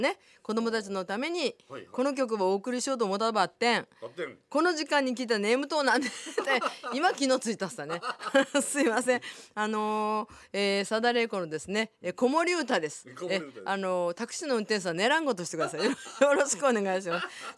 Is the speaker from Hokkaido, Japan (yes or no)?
no; Nagasaki, Japan; 長崎で育った私は子供の頃は精霊流しは花火が怖い日でした